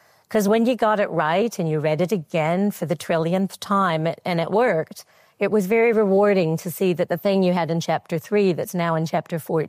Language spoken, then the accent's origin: English; United States; But I wasn't at all, as an American, you know, surprised by that.